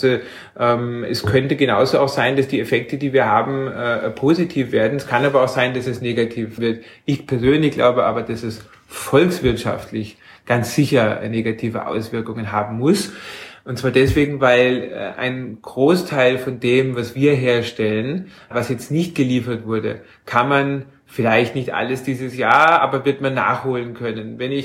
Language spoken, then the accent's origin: German; Germany; now in Austria; Also insofern ist es das Thema, als Deutscher hier zu sein, wirklich überhaupt gar keins.